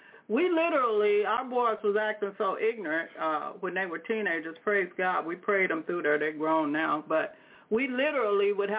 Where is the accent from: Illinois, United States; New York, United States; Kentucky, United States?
Illinois, United States; East St. Louis; We had a 500 square room house that, I mean, really a shack, and we come from East St. Louis, so that's one of the, I guess, the crime capitals of the world.